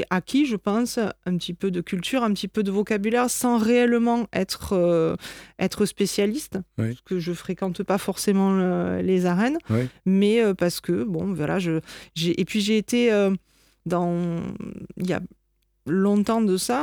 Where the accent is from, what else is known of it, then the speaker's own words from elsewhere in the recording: Occitanie, France; now in Nîmes, France; Je suis donc originaire d'à côté de Béziers, qui est une ville où il y a une forte tradition taurine aussi. Je suis venue vivre à Nîmes, puisque je me suis établie à côté de Nîmes avec ma famille